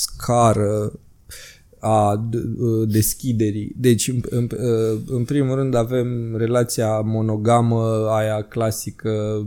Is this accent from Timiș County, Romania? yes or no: no; Motru, Gorj County, Romania; Vin din Târgu Jiu, eu sunt din Motru, super tare.